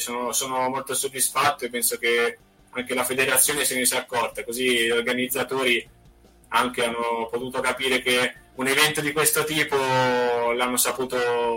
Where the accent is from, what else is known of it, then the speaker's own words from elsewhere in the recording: La Spezia, Liguria, Italy; sono di La Spezia e mi alleno qua nelle diverse strutture che offre questo luogo qua.